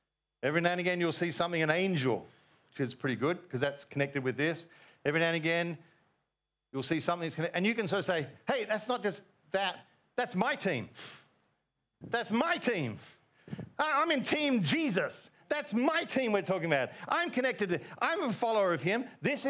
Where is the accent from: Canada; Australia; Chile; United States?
Australia; And you can say, oh, I'm from Australia.